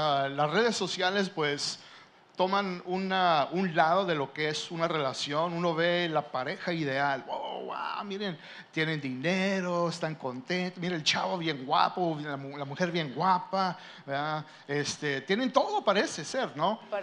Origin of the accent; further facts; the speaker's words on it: United States; born there; yo nací en los Estados Unidos, entonces bien pocho mi español.